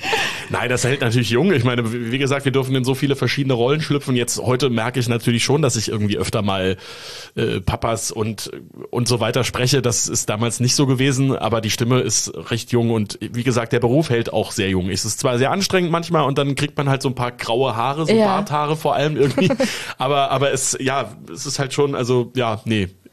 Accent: Munich, Bavaria, Germany; Ich habe viel Zeit im Studio verbracht als Kind in München.

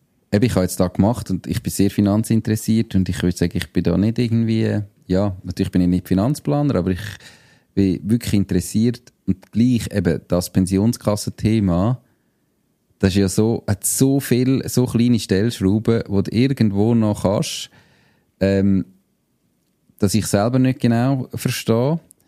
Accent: Switzerland; eigentlich sind wir Schweizer in gewissen Bereichen mega überversichert.

